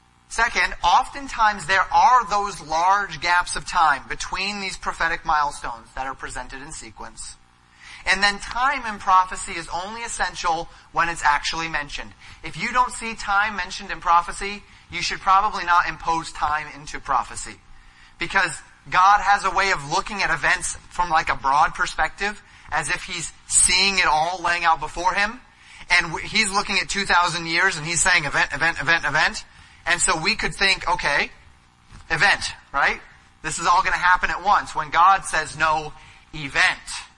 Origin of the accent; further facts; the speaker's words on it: Colorado, United States; It's almost as if, growing up in Colorado, we would go up to the mountains.